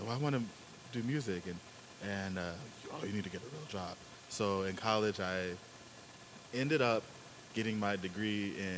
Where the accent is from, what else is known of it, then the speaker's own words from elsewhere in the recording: Atlanta, Georgia, United States; I'm from Atlanta. And so every time I call back home